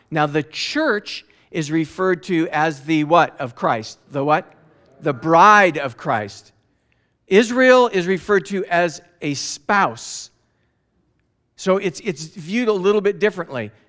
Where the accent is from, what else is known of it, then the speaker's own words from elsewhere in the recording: Scotland, United Kingdom; I'm a bargainy kind of guy. I'm Scottish.